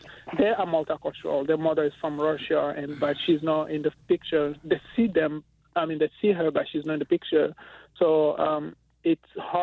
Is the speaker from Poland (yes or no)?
no; Côte d’Ivoire; also born or lived in Togo; now in United States; Hey, well, let's say I grew up in Cote d'Ivoire, but I'm originally from Togo.